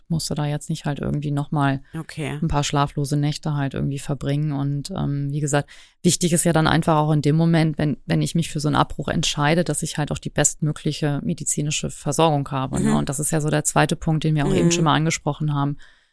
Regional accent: Göttingen, Lower Saxony, Germany; Ich komme ja aus Göttingen

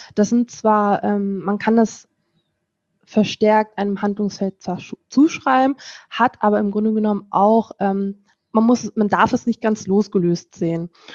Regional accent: Lower Saxony, Germany; ich komme aus Niedersachsen, bin für die Arbeit nach ins schöne NRW hierher gezogen und arbeite am Standort der DGUV in St. Augustin.

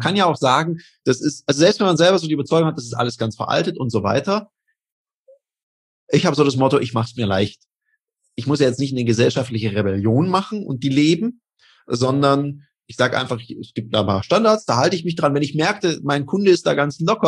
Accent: Denmark; now in Switzerland; Ich bin ja auch in Dänemark aufgewachsen, da ist man ja auch immer

